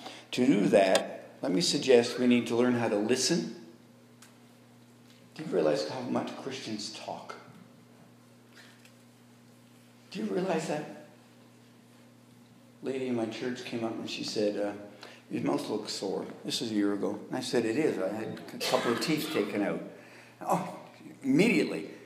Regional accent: Quebec, Canada; I grew up in Quebec.

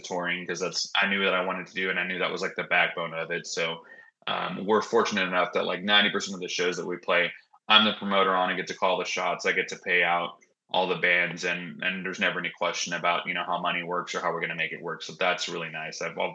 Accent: Texas, United States; We're all originally from Texas, except for Scott, who's our drummer.

